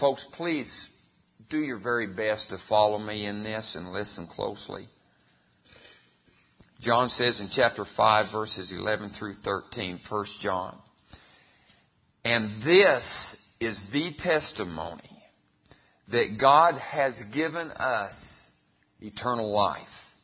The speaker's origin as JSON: {"language": "English", "town": "Artesia", "region": "New Mexico", "country": "United States", "tie": "born or raised there", "said": "I grew up over in Artesia, New Mexico, a little town over there in southeast New Mexico."}